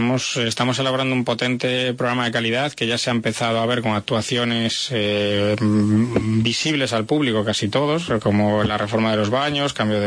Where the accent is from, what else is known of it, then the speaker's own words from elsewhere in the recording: Galicia, Spain; Muy gallega porque soy gallego.